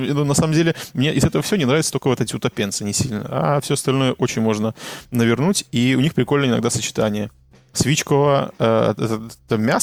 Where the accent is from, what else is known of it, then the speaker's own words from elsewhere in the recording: Belarus; now in Prague, Czechia; Ну, я из маленького города, и когда я уезжал еще из Минска, там не было такого обилия